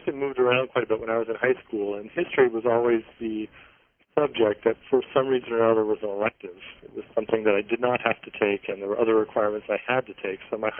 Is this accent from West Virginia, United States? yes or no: yes; Morgantown, West Virginia, United States; I grew up in Morgantown, West Virginia.